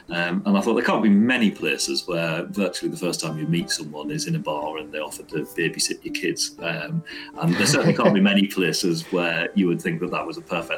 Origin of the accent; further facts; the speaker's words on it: Sunderland, North East England, United Kingdom; now in Fair Isle, United Kingdom; Initially I'm from Sunderland, so it's quite a contrast between growing up in the middle of it's now a city. It was a large town when I grew up there, and Fair Isle with a population of about 50 people.